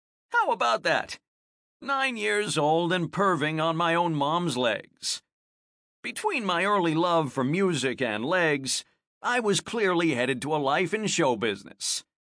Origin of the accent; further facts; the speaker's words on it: Birmingham, Alabama, United States; born there; I was born in Birmingham, Alabama.